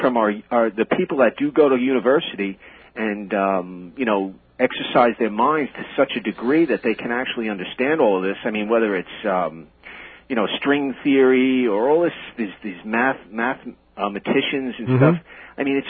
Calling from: Miller Place, New York, United States; Miller Place.

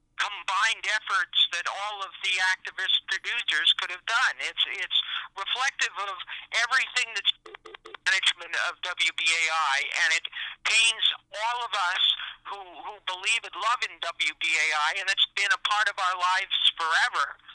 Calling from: Woodstock, New York, United States; I'm calling from Woodstock

